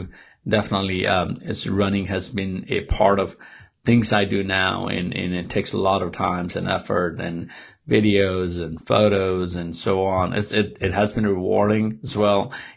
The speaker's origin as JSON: {"language": "English", "country": "Nepal", "tie": "born or raised there", "said": "So I grew up in Nepal."}